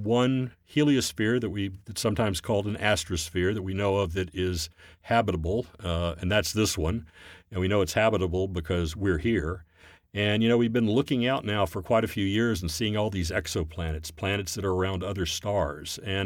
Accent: Fort Worth, Texas, United States; And I grew up in Fort Worth, Texas.

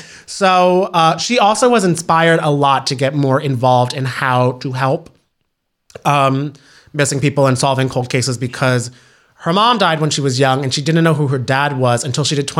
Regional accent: Ireland; I'm Irish and I have bad skin.

